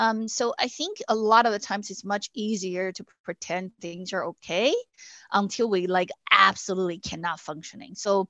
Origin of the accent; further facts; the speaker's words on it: China; English is a second language; moved away as an adult; I was born and raised in China. When I was growing up, we don't even have a major in psychology in college. I remember when I left China, this was in 2000